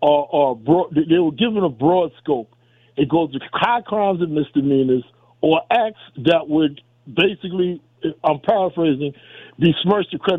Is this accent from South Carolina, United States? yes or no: no; Queens, New York, United States; I grew up in the streets. I grew up in Southeast Queens in the projects coming up.